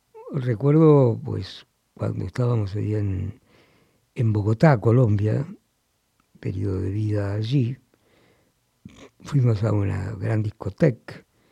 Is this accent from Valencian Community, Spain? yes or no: no; Balearic Islands, Spain; no soy catalán, soy mallorquina